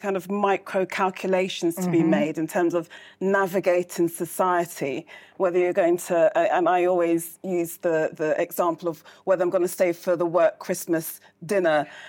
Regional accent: United Kingdom; certainly because we're British and everything's very mm-hmm. civilized

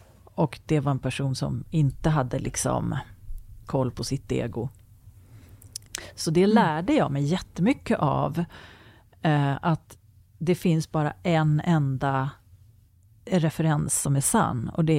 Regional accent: Sweden; för att vi är så pass rationella som vi svenskar är.

